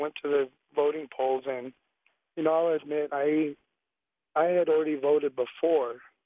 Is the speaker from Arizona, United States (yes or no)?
yes; Arizona, United States; Yeah, I'm from the Navajo Nation. Sheldon, I'm … from the Navajo Reservation.